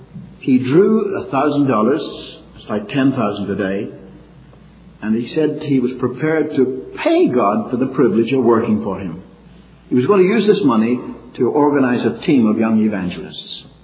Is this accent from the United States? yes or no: no; Ireland; when I was a lad growing up in Ireland